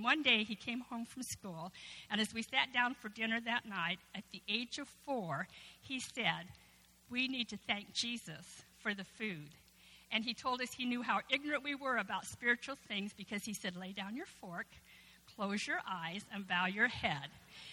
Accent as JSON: {"language": "English", "town": "Salt Lake City", "region": "Utah", "country": "United States", "tie": "born there", "said": "I was born in Salt Lake City, Utah. My parents were my grandparents were from Yugoslavia"}